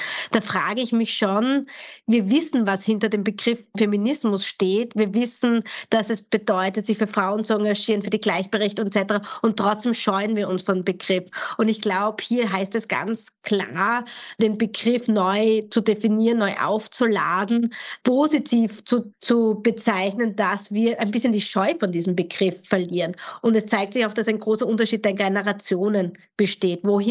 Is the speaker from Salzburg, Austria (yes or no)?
no; Styria, Austria; ich bin selbst in der Steiermark aufgewachsen, und als nicht weiße Frau am Land aufzuwachsen, das prägt natürlich.